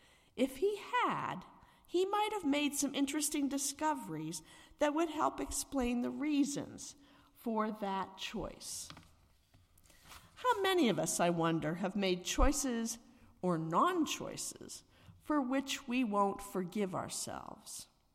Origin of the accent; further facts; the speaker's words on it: Pittsburgh, Pennsylvania, United States; I can remember when she was the choir accompanist at the UU church where I grew up in Pittsburgh, Pennsylvania.